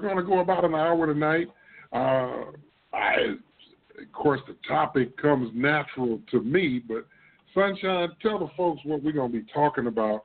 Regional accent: Louisiana, United States; growing up in South Louisiana for one third of my life

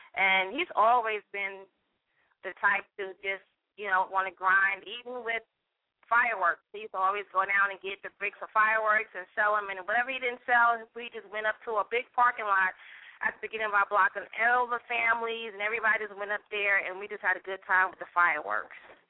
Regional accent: Mount Vernon, New York, United States; I'm from Mount Vernon, New York. I've lived a block over from

